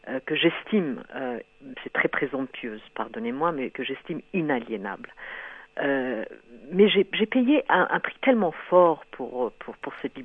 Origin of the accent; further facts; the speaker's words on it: France; je suis très très fière de mes origines, mais les Africains aussi. Hein. Mais quand on m'embête trop, je dis je suis française, basta, un point c'est tout.